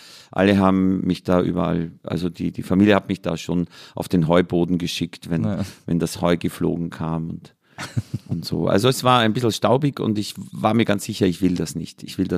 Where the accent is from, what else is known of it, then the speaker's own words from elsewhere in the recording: Austria; Weil wenn man von der Donau rauf geht, zu Fuß, ist man in einer halben Stunde bei dem Bauernhof, wo ich aufgewachsen bin.